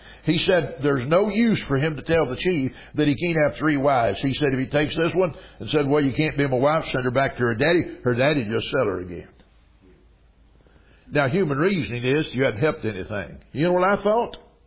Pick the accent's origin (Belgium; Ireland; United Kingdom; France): Belgium; now in United States; I didn't come from Africa, I came from Belgium